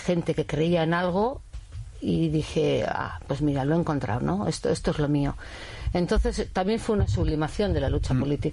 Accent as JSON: {"language": "Spanish", "region": "Basque Country", "country": "Spain", "said": "estuve en Londres también con 15 años y me decían a ver si era española y decía, no, no, yo soy vasca. ¿Y sabes vasco? Mm. No."}